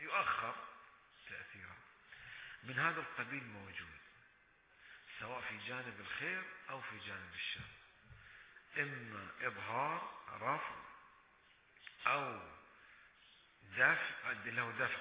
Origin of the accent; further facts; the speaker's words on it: Bahrain; كل آثار السرطان ما موجودة في العام الماضي عندنا في البحرين